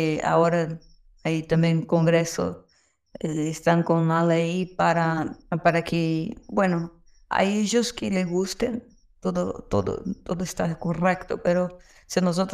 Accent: São Paulo, Brazil; Soy de San Pablo.

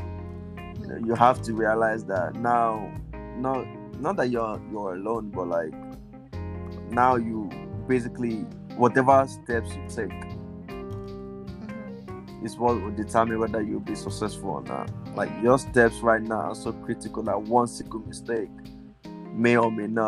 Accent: Nigeria; now in United States; I'm Nigerian

